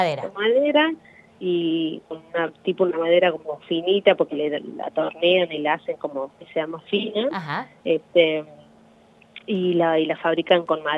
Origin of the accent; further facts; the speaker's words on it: Catamarca, Argentina; now in Buenos Aires, Argentina; soy de Catamarca.